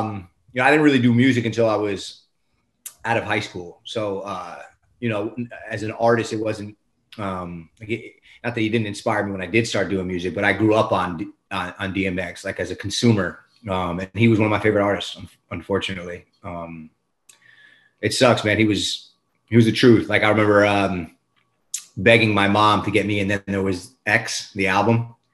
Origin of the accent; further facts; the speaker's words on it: Westwood, New Jersey, United States; I am from, I was born and raised in Westwood, New Jersey. Small little town. Good community though, grew up with a, you know, good family, great friends, played a lot of sports.